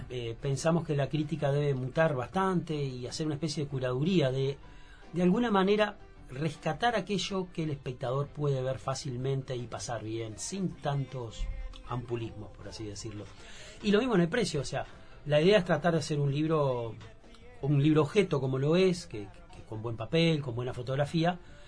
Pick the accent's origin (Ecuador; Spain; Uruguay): Uruguay; Tacuarembó; personajes de la misma edad, del interior del país. Wilmer es de San Jacinto, yo de Tacuarembó.